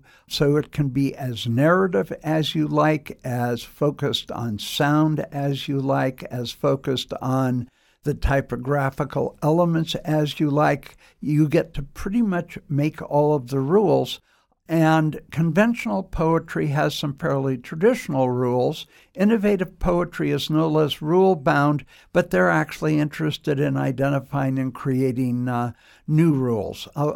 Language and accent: English; Berkeley, California, United States; which may seem odd given that I grew up in Berkeley.